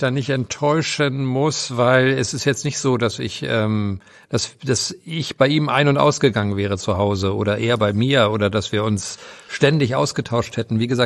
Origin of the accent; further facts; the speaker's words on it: Northern Germany, Germany; Ich bin ja Norddeutscher.